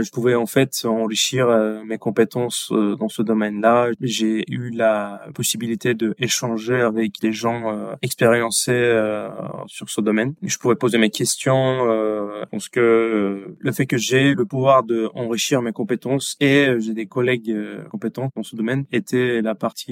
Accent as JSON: {"language": "French", "country": "Turkey", "tie": "born or raised there", "second_language": "French", "moved": "as an adult", "lives_now": "Lyon, France", "said": "Oui, moi je suis turc à la base et j'ai étudié jusqu'à la fin du lycée en Turquie. Et après je suis venu en France pour l'université."}